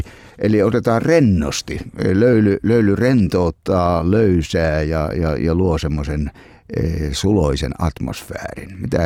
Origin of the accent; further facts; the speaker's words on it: Savo, Finland; mutta minä savolaisena kyllä sanon vastojamestari.